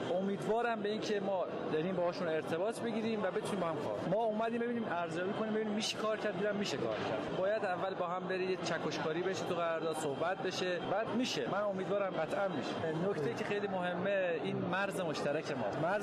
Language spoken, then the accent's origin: Persian; Iran; ما فعالیت برقی، انرژی، نیروگاه خورشیدی از ایران اومدیم.